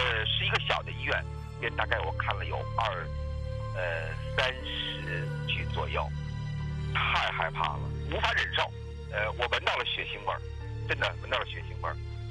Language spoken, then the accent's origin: Chinese; Beijing, China; 我是出生在北京，长在北京，正好在大二的时候赶上